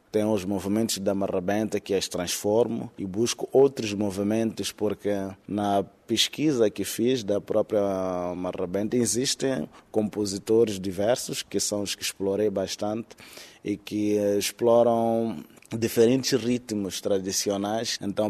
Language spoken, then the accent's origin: Portuguese; Mozambique; podemos criar uma abertura para continuarmos a nos impor como moçambicano, com identidade própria